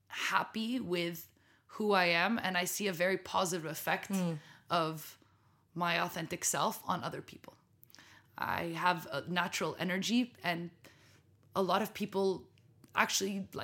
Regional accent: France; I'm Lebanese and American and grew up and born and raised in France, mm-hmm, but I'm also Emirati.

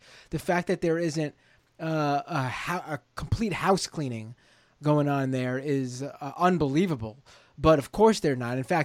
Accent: New York, United States; One thing I want to mention, being a New Yorker, is New York blew it for the rest of the country.

